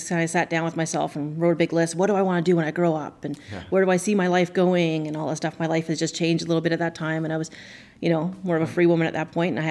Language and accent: English; Hornby Island, British Columbia, Canada; I grew up on Hornby Island, and when you're growing up there as a teenager, the only way to make extra money, well, there's a few different ways, but main ways, is the Hornby Island Co-op.